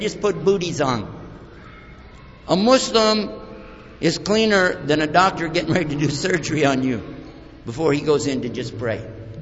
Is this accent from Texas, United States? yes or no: yes; Texas, United States; I'm from Texas, and you know you can't trust those guys.